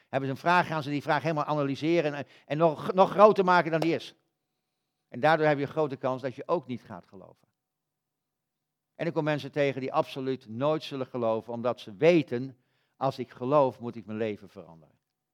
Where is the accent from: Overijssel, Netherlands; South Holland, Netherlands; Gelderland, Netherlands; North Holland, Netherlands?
Gelderland, Netherlands; Ik kom uit de Veluwe